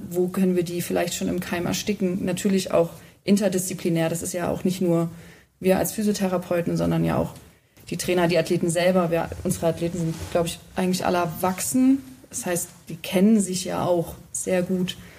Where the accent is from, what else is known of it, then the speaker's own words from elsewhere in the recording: Halle, Saxony-Anhalt, Germany; ich komme aus Halle